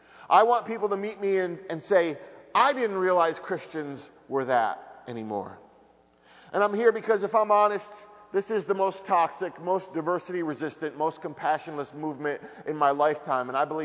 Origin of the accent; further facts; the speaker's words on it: Syracuse, New York, United States; I grew up in Syracuse, New York, in a fairly traditional Italian Roman Catholic family, which means I was raised on gluten and guilt.